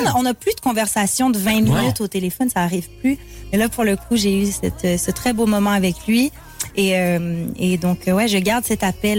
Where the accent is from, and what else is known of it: Quebec, Canada